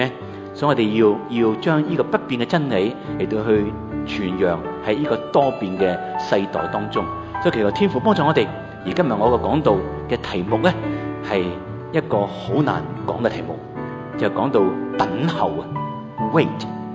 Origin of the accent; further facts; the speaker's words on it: Hong Kong; 所以變咗我哋香港人好心急